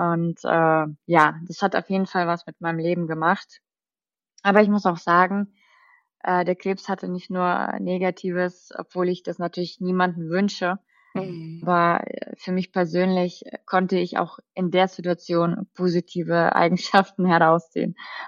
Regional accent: Bavaria, Germany; also born or lived in Kazakhstan / Russia; Ich komme gebürtig aus Kasachstan, bin dann über einen kleinen Weg nach Deutschland gekommen, über einen Umweg über Russland und bin jetzt seit 2004 in Deutschland, habe eine Zeit lang in Bayern gelebt, dort bin ich auch aufgewachsen

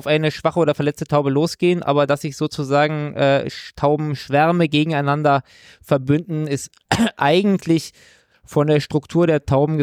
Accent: Munich, Bavaria, Germany; als gebürtiger Münchner

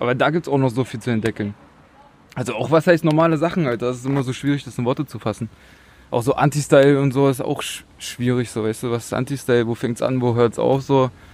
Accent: Leipzig, Saxony, Germany; Ja, also ich komme ja ursprünglich aus Leipzig.

